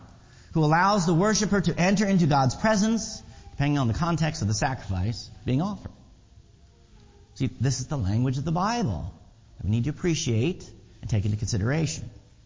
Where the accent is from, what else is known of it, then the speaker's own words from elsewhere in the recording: Maryland, United States; Near where I grew up in Maryland, there was a full-service butcher shop